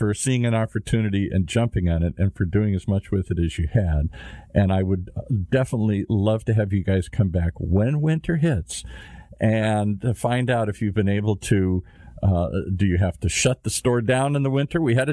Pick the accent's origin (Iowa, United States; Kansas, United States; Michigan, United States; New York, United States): Michigan, United States; I have an old 56 Plymouth. I'm from Michigan. Of course, I have to have an old car here.